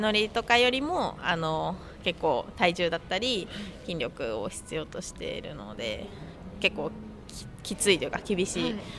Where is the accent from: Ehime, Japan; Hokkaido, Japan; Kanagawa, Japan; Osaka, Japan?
Kanagawa, Japan; Yokohama; 出身は横浜です。